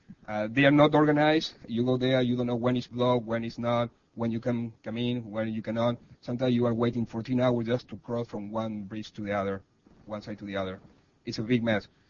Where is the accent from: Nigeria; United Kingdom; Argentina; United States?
Argentina; I'm from Argentina